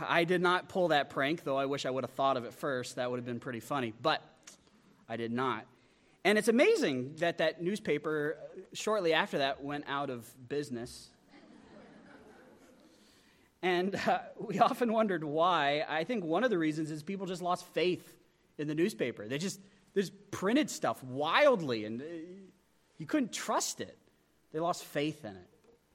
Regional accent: Pennsylvania, United States; born there; also born or lived in Gillette, Wyoming; I found out that I was not born in Gillette, Wyoming, as I previously was thought. I was born in Pennsylvania.

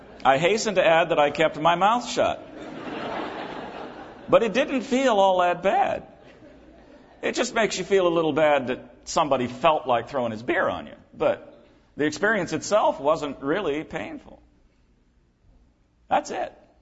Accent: New England, United States; Now, I'm from New England, okay

